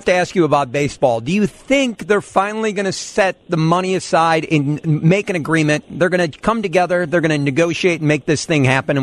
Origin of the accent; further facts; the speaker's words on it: Peoria, Illinois, United States; I grew up in Peoria, which is half Cubs, half Cardinals. My father was a Cub fan.